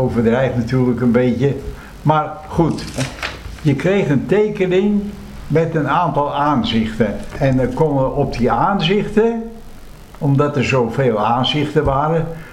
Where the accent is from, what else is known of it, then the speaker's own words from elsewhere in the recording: Amsterdam, North Holland, Netherlands; now in Leiden, Netherlands; Nee, ik ben een Amsterdammer.